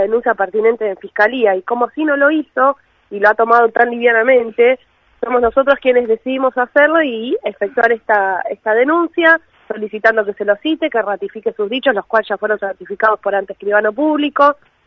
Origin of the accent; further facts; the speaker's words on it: Argentina; y como ciudadanos argentinos, nos genera muchísima tristeza